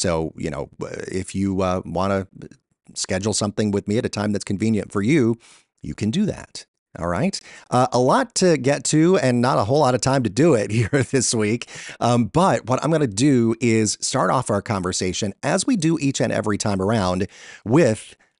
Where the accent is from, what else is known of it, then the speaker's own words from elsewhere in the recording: Georgia, United States; across the Southeast in Georgia here in my home state.